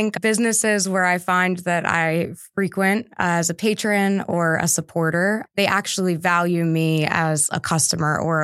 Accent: Maryland, United States; also born or lived in Delaware; I actually grew up in Maryland, but a lot of my adult life and entrepreneur life was had in Delaware.

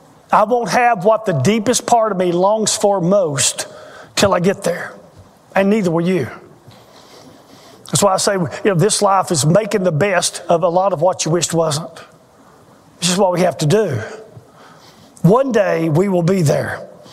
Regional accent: Inskip, Tennessee, United States; I was born at St. Mary's Hospital. I grew up in Inskip.

